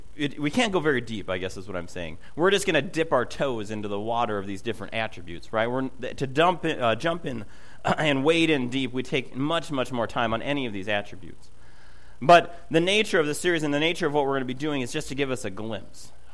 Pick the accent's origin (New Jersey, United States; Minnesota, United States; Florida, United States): Minnesota, United States; I'm from Minnesota, and I have that jersey.